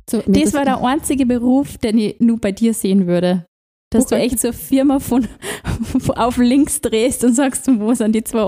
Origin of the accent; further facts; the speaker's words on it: Upper Austria, Austria; ich bin aus Oberösterreich